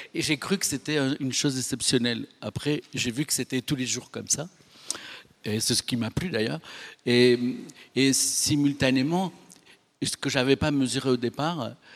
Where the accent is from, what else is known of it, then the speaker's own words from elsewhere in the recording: Nice, Provence-Alpes-Côte d'Azur, France; Moi, je suis niçois, et donc je pensais aller en Grèce un peu bêtement